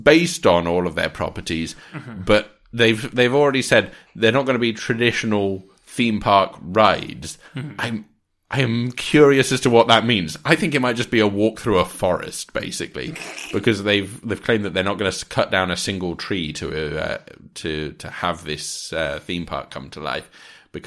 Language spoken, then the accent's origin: English; Grantham, East Midlands, United Kingdom; Here I am in my hometown of Grantham. Reasons to come to Grantham. Nope, still none. In your face, Grantham, you suck.